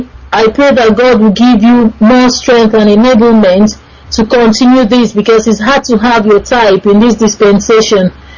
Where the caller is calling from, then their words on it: Bremen, Germany; I'm calling from Bremen, Germany.